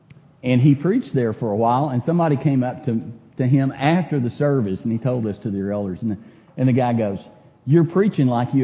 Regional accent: Texas, United States; I grew up in West Texas

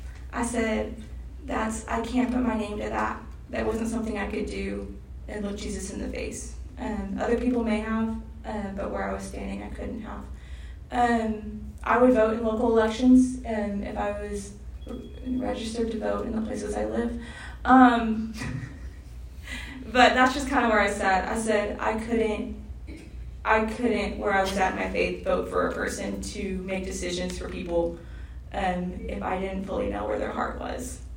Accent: Washington, District of Columbia, United States; also born or lived in Virginia; I grew up in I grew up in Washington, D.C., which did a very, very big number on me, meaning that I only saw the negatives of politics. I grew up in the last Republican county in Virginia, about 40 miles outside of D.C.

